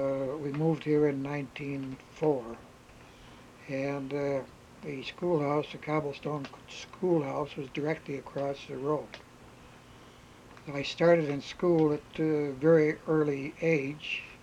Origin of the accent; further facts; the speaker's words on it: Columbus, New York, United States; born there; I was born on May 22nd, 1901, in Columbus, New York, which is a small little crossroads in Chenango County.